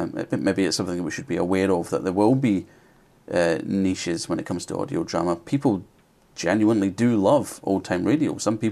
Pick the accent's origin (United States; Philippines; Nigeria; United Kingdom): United Kingdom; I'm aware of it, but I'm British, so I didn't ever listen to it in the States.